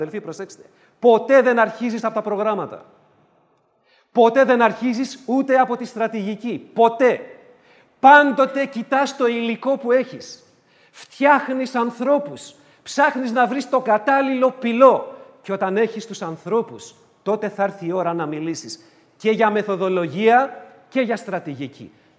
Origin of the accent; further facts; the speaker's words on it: Piraeus, Attica, Greece; επειδή είμαι από τον Πειραιά, θα το πω πειραιώτικα